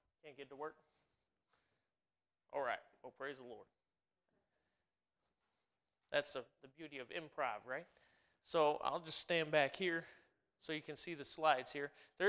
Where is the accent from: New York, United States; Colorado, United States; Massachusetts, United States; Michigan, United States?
New York, United States; Now, for me, like I said, I grew up in Western New York. Both of us grew up in Western New York